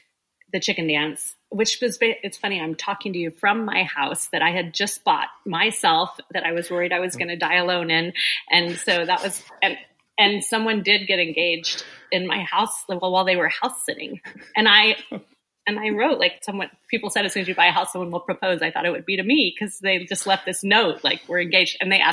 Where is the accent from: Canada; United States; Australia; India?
United States; Oklahoma; And I grew up in Oklahoma.